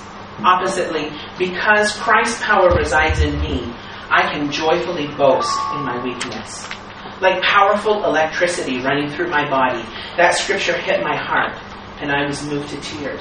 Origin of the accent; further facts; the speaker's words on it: Gifu, Japan; I grew up in Gifu Prefecture. In my childhood, Japan and China were at war